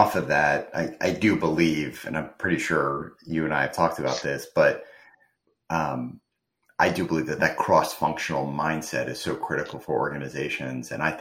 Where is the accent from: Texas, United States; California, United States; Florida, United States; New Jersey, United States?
New Jersey, United States; any chance I get to make fun of my home state, it's always good to do.